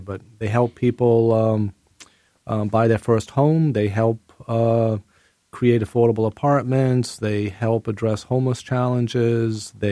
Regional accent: Topsham, Maine, United States; Well, I grew up here in Maine. I grew up on a dairy farm in Topsom, Maine, and went to Brunswick High School and University of Maine

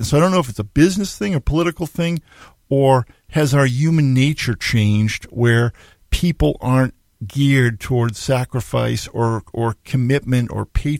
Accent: Massachusetts, United States; I grew up outside of Boston in the shadow of the Kennedy compound

